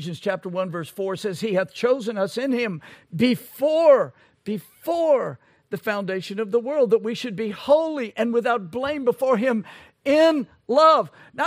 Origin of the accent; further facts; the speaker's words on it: United States; I grew up in America.